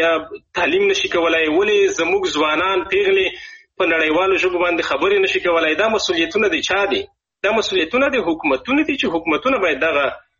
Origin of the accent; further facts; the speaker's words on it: Afghanistan; now in Germany; زه د پلوه کې د افغانستان چې هغه دوهمه مور زمو کېږي د هغې له غېږ څخه جدا یم